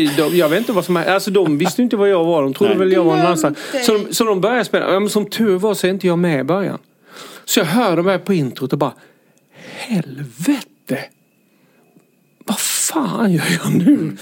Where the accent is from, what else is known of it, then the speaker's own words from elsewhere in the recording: Halmstad, Halland County, Sweden; Hemma i Halmstad.